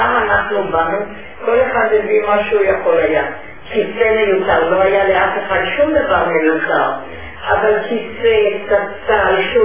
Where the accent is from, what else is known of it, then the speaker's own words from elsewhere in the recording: Tel Aviv, Tel Aviv District, Israel; born there; אני נולדתי בתל אביב.